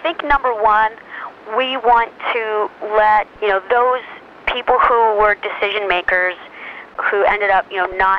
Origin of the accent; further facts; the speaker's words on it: the South, United States; You know, I grew up in the South, and being gay wasn't even on my radar